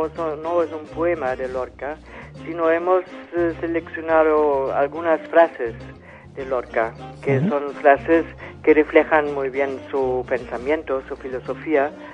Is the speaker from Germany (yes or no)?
yes; Hamburg, Germany; Spanish is a second language; now in Barcelona, Spain; como yo soy alemana, y he vivido en mi vida solo en Hamburgo y en Barcelona